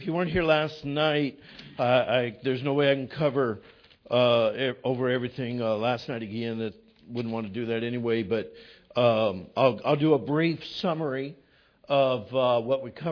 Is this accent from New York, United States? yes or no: no; California, United States; I grew up in California, up in the mountains by Yosemite National Park